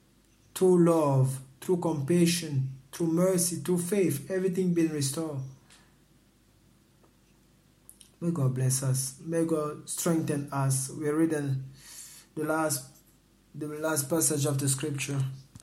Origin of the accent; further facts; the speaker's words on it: Sicily, Italy; English is a second language; Maybe it was scared of me because I was from Sicily.